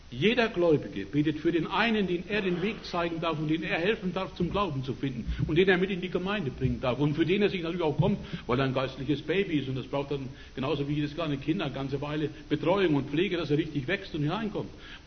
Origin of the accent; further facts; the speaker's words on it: Nuremberg, Bavaria, Germany; Ich gebürtig komme ich aus der Ecke von Nürnberg, in der Ecke bin ich groß geworden.